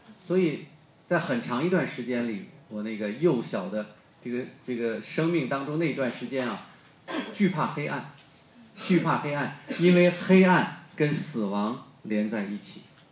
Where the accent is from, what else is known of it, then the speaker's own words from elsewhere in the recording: China; 我们中国人也常常这样说，对吧？